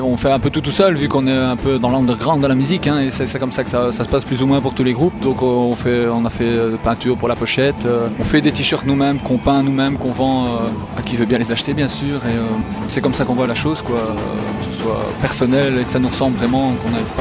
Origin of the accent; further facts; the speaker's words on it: Mons, Wallonia, Belgium; Oui, on vient de Mons, ouais, cité du dragon, effectivement.